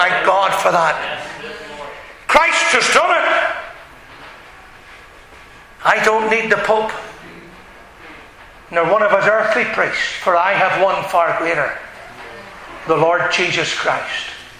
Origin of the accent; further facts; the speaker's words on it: Northern Ireland, United Kingdom; I knew I was just from Ireland here, Northern Ireland, I'm an Ulster man.